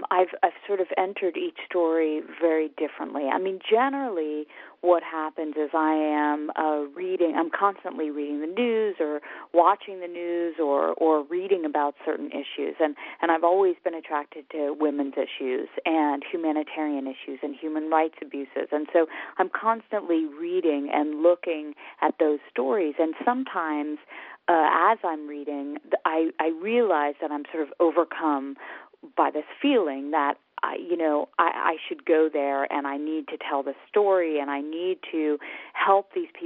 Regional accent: United States; I mean, I am an American, and obviously what happened on September 11th, it hit home for all of us

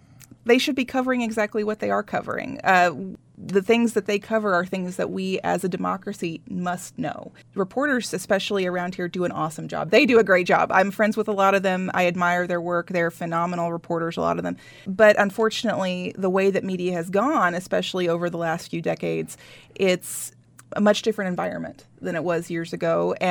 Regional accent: United States; I'm from Webster County originally, and I know of at least seven generations of my family that are just from that county.

